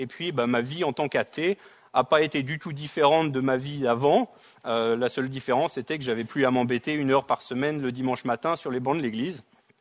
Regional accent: France; moved away as an adult; Donc, j'ai grandi en France, comme mon accent le trahit. Je suis né en France et j'ai passé les premières 25 ans de ma vie, donc je suis vraiment français.

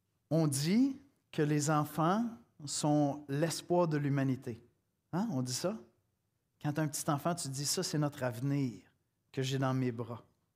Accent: Quebec, Canada; accent: Québécois; je dis avec mon bel accent québécois

